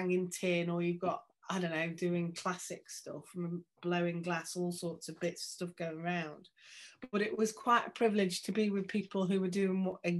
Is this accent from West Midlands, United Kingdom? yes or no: yes; Stoke-on-Trent, West Midlands, United Kingdom; I'm from Stoke-on-Trent.